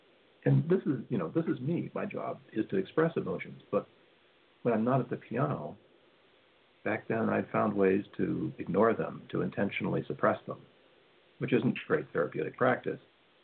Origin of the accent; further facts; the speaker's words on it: United States; And as a guy growing up in America, we're sort of taught to stuff our big emotions, to not let them show.